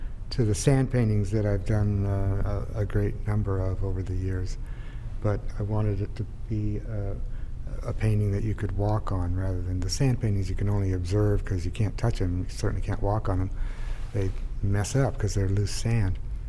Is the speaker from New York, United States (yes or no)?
no; Eureka, California, United States; At that time, I was living in Southern California, but I was raised in Eureka, and I came back home